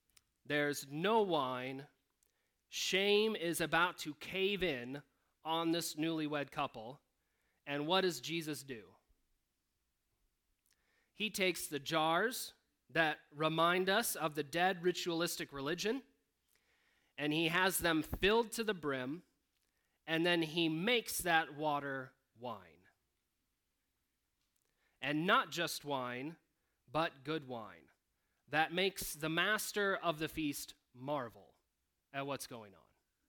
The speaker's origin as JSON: {"language": "English", "region": "Michigan", "country": "United States", "tie": "born or raised there", "said": "And so I grew up in Michigan in the Midwest. We have a little bit more farming going on than there is up here. A few less hills and rocks, I think."}